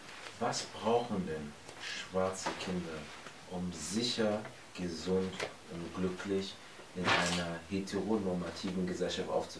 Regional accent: Cameroon; bei meiner Tante, wo ich groß geworden bin, das ist ja oft bei uns in Kamerun noch so oft der Fall

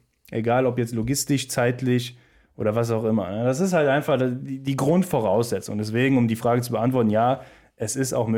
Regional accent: North Rhine-Westphalia, Germany; Ja, wir kommen ja aus NRW, wie ihr wisst.

